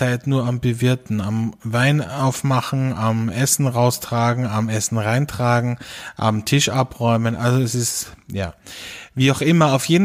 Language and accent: German; Austria; das sagt man bei uns in Österreich Büchsenöffner dazu.